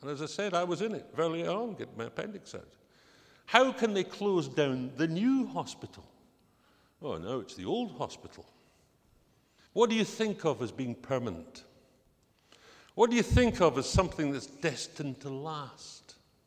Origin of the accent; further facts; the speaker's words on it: Annan, Scotland, United Kingdom; I haven't lived there for more than 40 years, but I'm from Dumfriesshire.